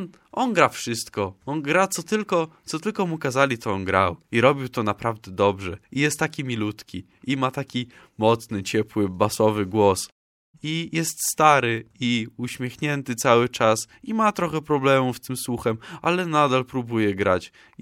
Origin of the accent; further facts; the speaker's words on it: Gdańsk, Pomeranian Voivodeship, Poland; born there; Urodziłem się w Nowym Porcie.